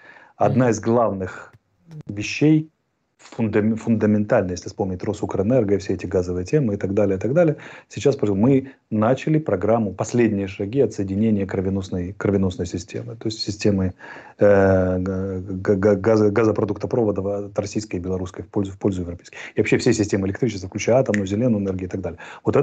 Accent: Ukraine; first language Russian; Вот, поэтому я вот русскоязычный украинец, например, и так далее.

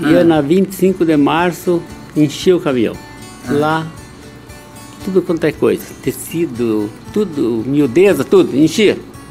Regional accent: Jaborá, Santa Catarina, Brazil; born there; Eu nasci em Santa Catarina, lá em Jaborá.

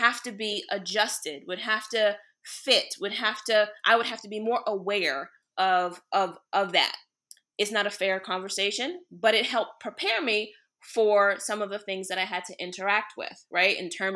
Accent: New York City, New York, United States; So for me, I grew up in New York City

